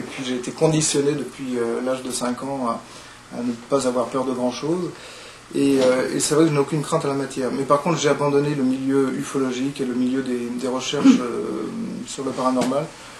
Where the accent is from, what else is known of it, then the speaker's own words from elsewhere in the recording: Brittany, France; Je suis très très chauvin en tant que breton, hein.